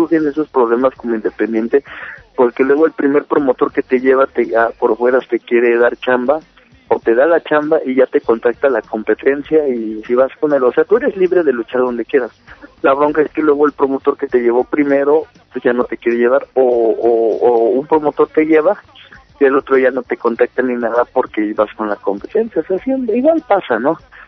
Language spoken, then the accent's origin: Spanish; Mexico; el trabajo, pues, de uno como mexicano para hacer esa sesión de fotos